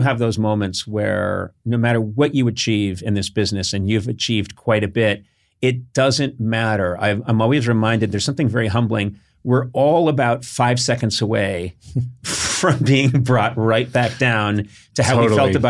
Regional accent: Ireland; I am Irish.

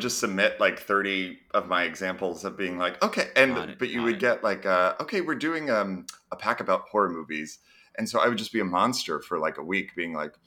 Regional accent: Massachusetts, United States; Well, yeah, I'm from Massachusetts. Oh, right. Yeah. I'm a proud little New England boy. Do you know, like, center of the state, right outside Worcester?

